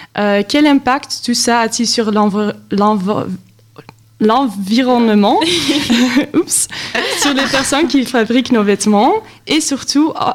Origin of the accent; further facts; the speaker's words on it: Brussels, Belgium; Je viens de Belgique, de Bruxelles.